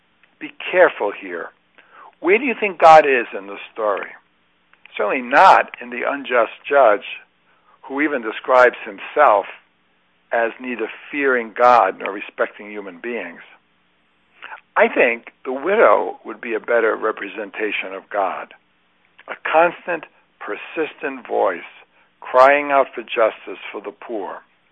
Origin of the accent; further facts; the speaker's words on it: Brooklyn, New York, United States; He was a poor Native American. He was wiry, dark, missing teeth, and had a strong country accent. I'm from Brooklyn, New York.